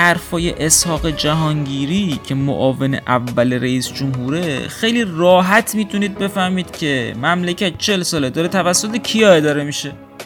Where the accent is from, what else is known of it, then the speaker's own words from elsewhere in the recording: Babolsar, Mazandaran, Iran; مثلا همین شهر خودمون، شهر بنده بابلسر،